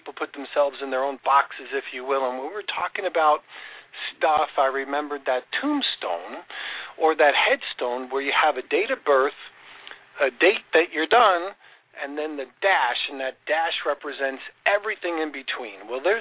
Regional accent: New York, United States; Now, I grew up in New York

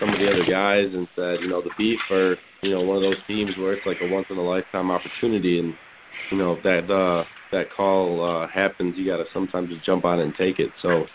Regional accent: Chicago, Illinois, United States; I'm from Chicago, so I was planning on just staying home

